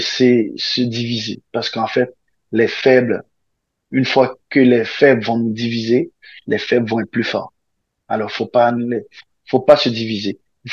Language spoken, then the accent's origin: French; Haiti; ce gars-là, je le regardais à la télé quand j'étais jeune à Haïti